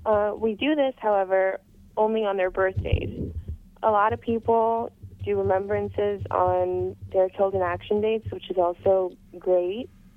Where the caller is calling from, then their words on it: California, United States; I'm calling from San Diego County, California.